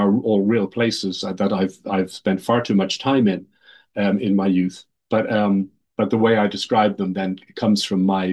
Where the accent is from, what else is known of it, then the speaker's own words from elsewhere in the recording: Ireland; as a former Irish Catholic, I'm still Irish, but not the latter.